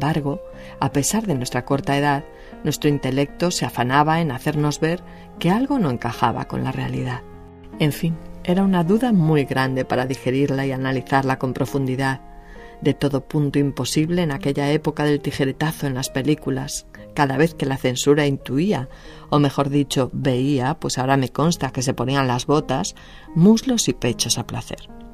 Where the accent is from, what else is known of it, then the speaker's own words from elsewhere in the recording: Spain; como buen español, sin leer antes las condiciones del dichoso contrato